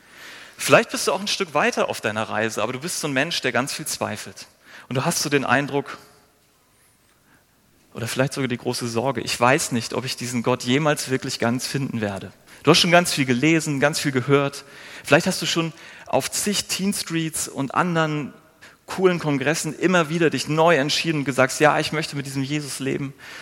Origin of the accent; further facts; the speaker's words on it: Northern Germany, Germany; bin ich irgendwie nicht zu sowas fähig, so als Norddeutscher oder als Lehrerkind.